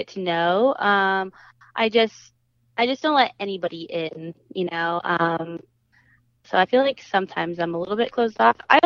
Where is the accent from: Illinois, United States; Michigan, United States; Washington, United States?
Washington, United States; now in Los Angeles, United States; I'm originally from Washington State.